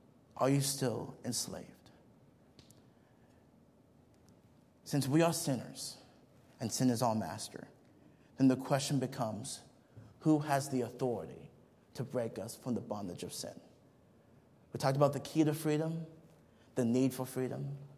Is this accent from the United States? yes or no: no; Nigeria; I remember growing up in Nigeria